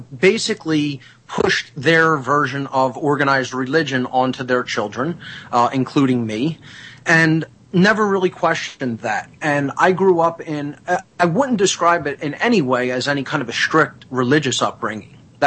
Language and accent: English; Philadelphia, Pennsylvania, United States; Well, I grew up in South Philadelphia, and I was born into a pretty traditional, typical Italian-American background.